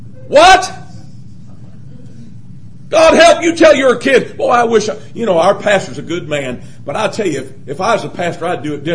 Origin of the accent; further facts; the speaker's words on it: Detroit, Michigan, United States; now in -; Hey, man, I grew up in Detroit, man. I grew up in the days of Motown.